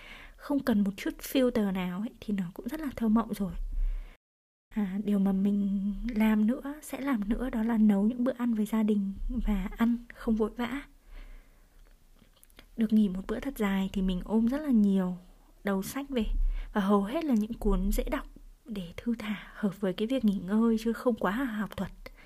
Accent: Mộc Châu, Sơn La, Vietnam; now in Hanoi, Vietnam; Và quê mình thì ở Mộc Châu. Mình sống và làm việc, học tập tại Hà Nội được gần 15 năm. Nên mỗi lần mà mình được nghỉ dài thì mình đều tìm cách phi ngay về quê.

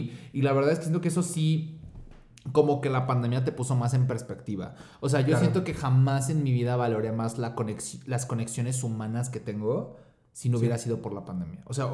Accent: Mexico City, Mexico; also born or lived in Monterrey; yo me fui a Monterrey, siendo de Ciudad de México, y eso como que representó algo fuerte en mi vida

